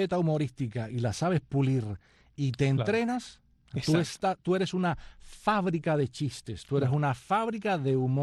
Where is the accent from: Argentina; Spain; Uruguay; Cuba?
Cuba; Havana; De La Habana.